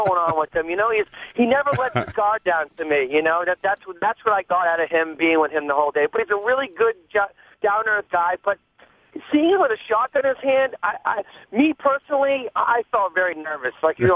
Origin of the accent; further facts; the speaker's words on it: Boston, Massachusetts, United States; And I grew up in Boston, Mass., and I grew up basically right out in the outskirts of the movie The Town, right where all that was based on.